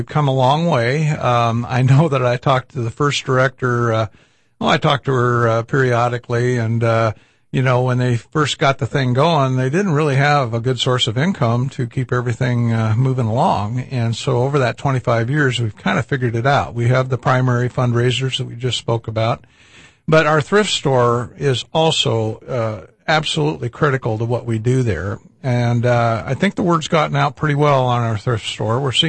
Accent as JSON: {"language": "English", "town": "Cashmere", "region": "Washington", "country": "United States", "tie": "born or raised there", "said": "I got to walk with my hometown float, the Cashmere."}